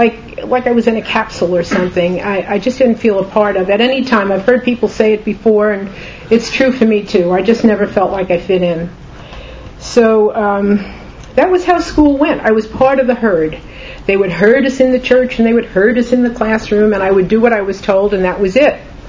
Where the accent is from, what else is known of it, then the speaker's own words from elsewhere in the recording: New York, United States; I am one of two sisters. I was born in New York, and spent the first 12 years of my life in an apartment building.